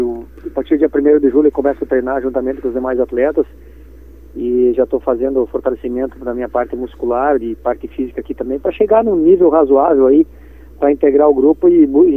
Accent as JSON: {"language": "Portuguese", "town": "Santa Rosa", "region": "Rio Grande do Sul", "country": "Brazil", "tie": "born or raised there", "said": "tomamos essa decisão juntos de voltar para Santa Rosa, minha cidade natal."}